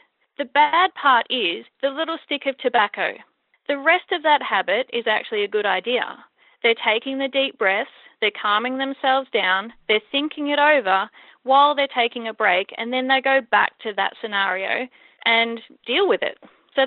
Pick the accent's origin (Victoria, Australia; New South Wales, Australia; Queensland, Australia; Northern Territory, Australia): Victoria, Australia; I'm a mom from East Gippsland in Victoria, Australia.